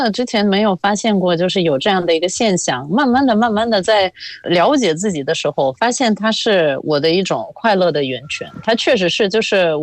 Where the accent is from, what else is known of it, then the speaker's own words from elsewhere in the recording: Latvia; Chinese is a second language; now in China; 虽然在我家乡现在如果我从中国回到拉脱维亚